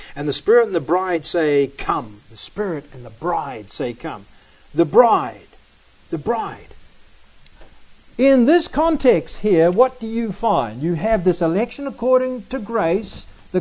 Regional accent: Auckland, New Zealand; When I was a Christian growing up in Auckland, New Zealand

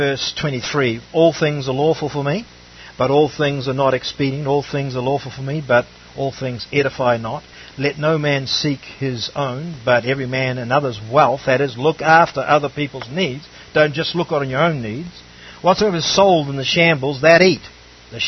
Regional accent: New Zealand; It's like us. We come from New Zealand.

